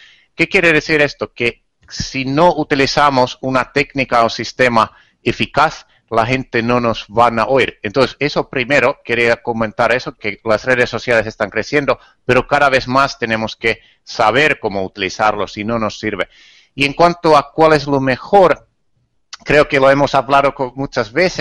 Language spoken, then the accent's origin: Spanish; Finland; born there; Spanish is a second language; Por ejemplo, mi país natal, Finlandia, está muy detrás de eso.